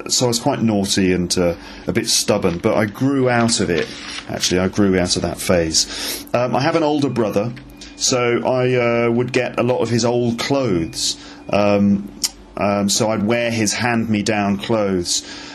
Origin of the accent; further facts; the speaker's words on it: Ealing, London, United Kingdom; I grew up in West London. That's where we lived, in a place called Ealing in West London. So that's where I grew up initially.